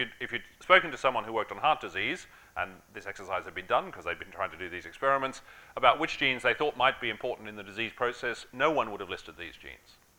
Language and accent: English; Australia; So you've heard that I'm Australian